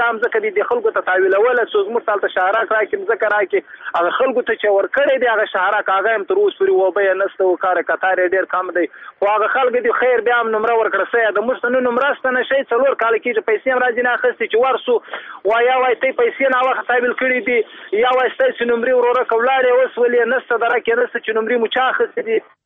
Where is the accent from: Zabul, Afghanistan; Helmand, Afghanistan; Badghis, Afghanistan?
Badghis, Afghanistan; زه خپل د بادغیس ولایت د مقر د ولسوالۍ یم.